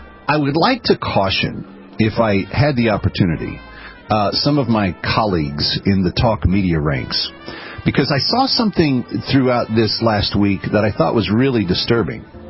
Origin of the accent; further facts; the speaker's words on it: Fort Worth, Texas, United States; now in New York, United States; they're fighting for the pride of Fort Worth, Texas, my hometown, and where we're all from.